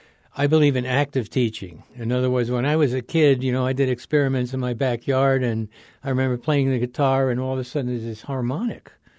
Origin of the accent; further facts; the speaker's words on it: East Coast, United States; When I grew up on the East Coast, I wanted to be a marine biologist.